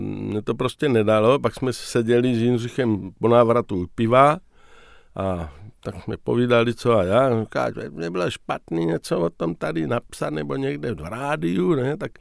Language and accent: Czech; Brno, South Moravian Region, Czechia; Emigraci, když jsme Brňáci spolu mluvili